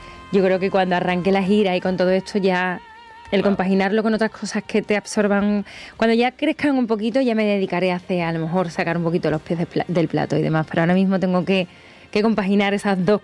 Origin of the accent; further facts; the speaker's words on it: Seville, Andalusia, Spain; además en Sevilla, que yo, como en mi tierra